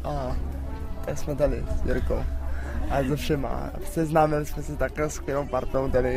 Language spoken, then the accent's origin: Czech; Cheb, Karlovy Vary Region, Czechia; Já jsem z Chebu.